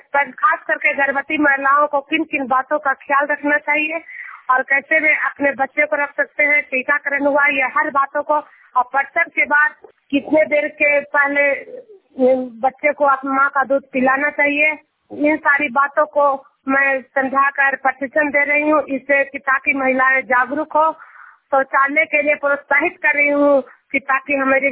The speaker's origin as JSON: {"language": "Hindi", "town": "Hilsa", "region": "Bihar", "country": "India", "said": "मैं नालंदा जिला के हिलसा प्रखंड जुनियर गांव की निवासी हूं"}